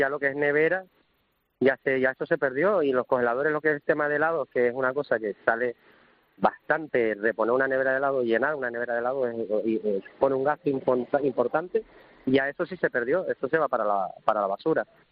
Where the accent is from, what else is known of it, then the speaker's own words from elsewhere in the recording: Canary Islands, Spain; now in La Gomera, Spain; Yo llevo aquí un año y medio prácticamente que me mudé a La Gomera, yo soy de Tenerife